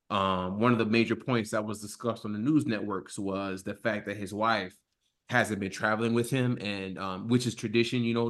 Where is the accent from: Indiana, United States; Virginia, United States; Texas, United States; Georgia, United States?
Georgia, United States; Like you mentioned my home state of Georgia.